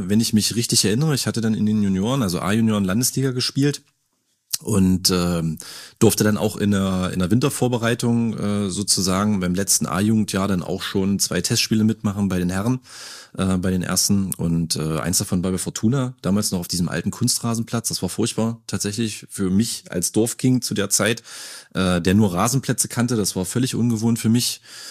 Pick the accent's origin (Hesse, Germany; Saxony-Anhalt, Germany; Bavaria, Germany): Saxony-Anhalt, Germany; Magdeburg; Ich bin Magdeburger Jung. Ich war zwischenzeitlich mal im Jerichower Land stationiert, weil meine Eltern in den 90er Jahren, wie so viele, auf die Idee gekommen sind, so ein bisschen in die Vorstadt zu ziehen, aufs Land zu ziehen.